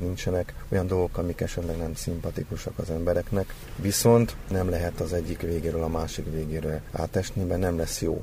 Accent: Hungary; Én is 50 éve Magyarországon élek. Tudom azt, hogy nőttem fel, milyen légkörben. Tehát én is magyar vagyok, itt születtem, és nagyon szeretem a hazámat.

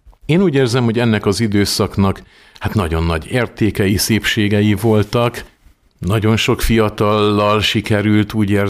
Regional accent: Baia Mare, Maramureș, Romania; a következő vasárnapon volt Nagybányán az új misém. Hát sajnos nem abban a templomban, nem a Krisztus Király templomban, ahol felnőttem, és ahol a hivatásom is megerősödött, hanem a másik templomban, ahol kereszteltek, első áldozó és bérmálkozó voltam.

